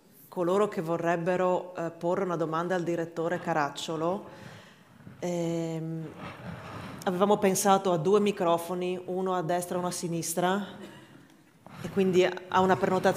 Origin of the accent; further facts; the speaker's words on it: Friuli-Venezia Giulia, Italy; lo dico da friulana